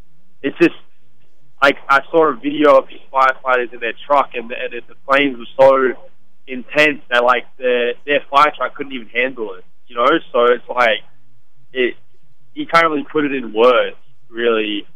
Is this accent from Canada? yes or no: no; Western Australia, Australia; I'm from Western Australia, so the worst fires are over in New South Wales and Victoria.